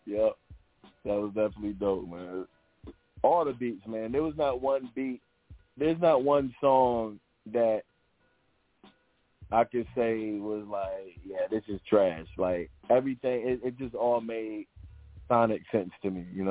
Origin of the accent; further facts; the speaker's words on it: Virginia, United States; you know, I'm from Virginia. We ain't shit to do but cook.